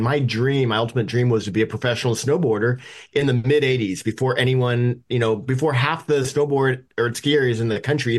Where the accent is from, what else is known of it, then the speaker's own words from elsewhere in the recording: San Diego, California, United States; I grew up in San Diego, North County, not exactly a snow capital